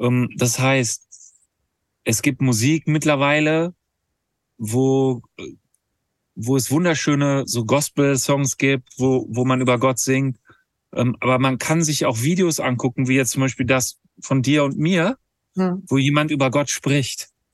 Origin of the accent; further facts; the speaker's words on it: Ibbenbüren, North Rhine-Westphalia, Germany; Ich komme gebürtig aus Ippenbüren und in der Nähe von Ippenbüren ist eine alte Stadt, die heißt Tecklenburg.